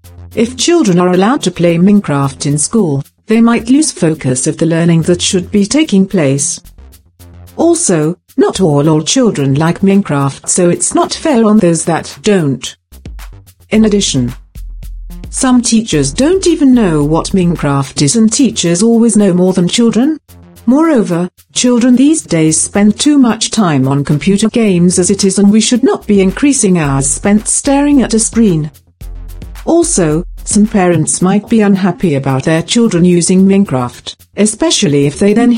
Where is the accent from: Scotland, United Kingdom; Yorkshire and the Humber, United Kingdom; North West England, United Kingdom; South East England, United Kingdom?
Yorkshire and the Humber, United Kingdom; Bradford; I am 39 from Bradford.